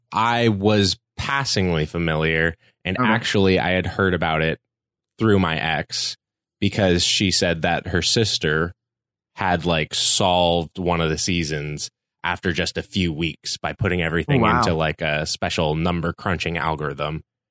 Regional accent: California, United States; I grew up in a really liberal place. I grew up in Northern California.

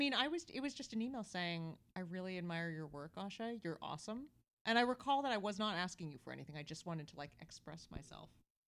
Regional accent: Boston, Massachusetts, United States; I'm from Boston.

